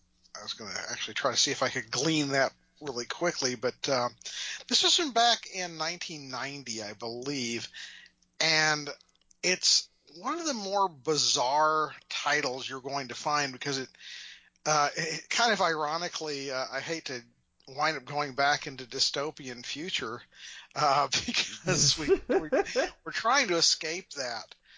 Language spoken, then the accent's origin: English; Texas, United States; And I love the fact, as a Texan, that in so many post-apocalyptic maps